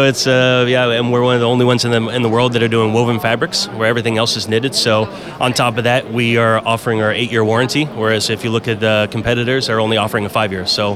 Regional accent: Cincinnati, Ohio, United States; moved away; Yeah, I'm born and raised in Cincinnati, Ohio. So, but I've been living in Europe for close to 13, 14 years now.

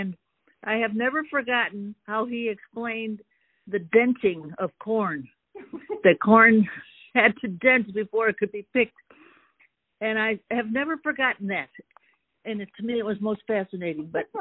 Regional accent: Chicago, Illinois, United States; I grew up in Chicago, and we always listened to WGN. I was a city girl and didn't know anything about farming

